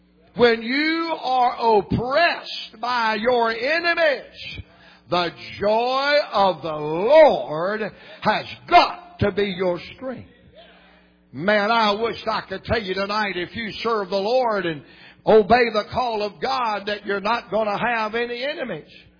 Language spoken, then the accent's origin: English; Virginia, United States; now in Atlanta, United States; I'm from the Blue Ridge Mountains of Virginia. My little wife was from the Blue Ridge Mountains of North Carolina. And we went over there and got that pickup truck and got that U-Hauler. And we moved out of them mountains down to hot Atlanta, Georgia.